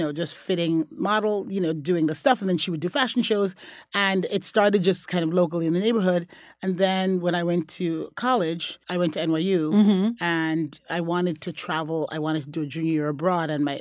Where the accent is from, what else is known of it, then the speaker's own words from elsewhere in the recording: Bronx, New York, United States; I grew up in the Bronx.